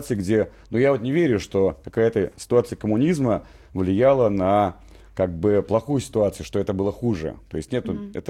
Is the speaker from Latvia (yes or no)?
yes; Riga, Latvia; Вот в Риге, я просто вырос в Литоне, Letonian country.